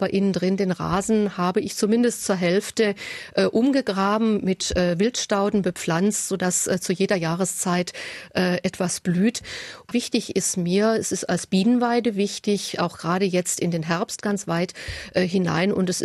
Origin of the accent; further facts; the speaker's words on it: Fellbach, Baden-Württemberg, Germany; also born or lived in Stuttgart; Bin aber geborene Fellbecherin oder aufgewachsene Fellbecherin und habe noch Familie hier in Waiblingen.